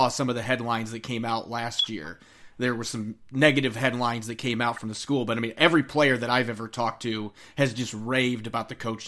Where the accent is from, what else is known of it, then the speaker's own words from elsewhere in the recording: Indiana, United States; I grew up in Big Ten country, northern Indiana.